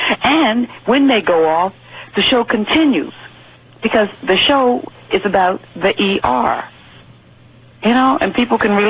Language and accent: English; New York, United States; now in Los Angeles, United States; I came from New York to L.A., And I found a writer.